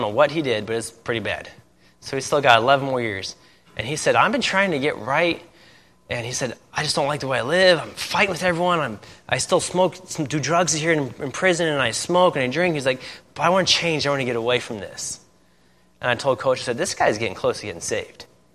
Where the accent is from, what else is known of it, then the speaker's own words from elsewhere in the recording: Indiana, United States; I'm from Indiana, you know. I'm a Hoosier. You have to like basketball.